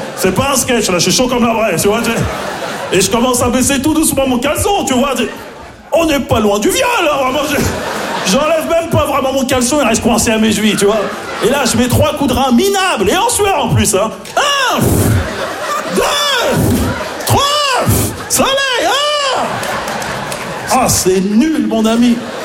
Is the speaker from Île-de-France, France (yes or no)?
yes; Maisons-Alfort, Île-de-France, France; j'ai grandi à Maisons-Alfort, en plus, tu vois, dans le 9-4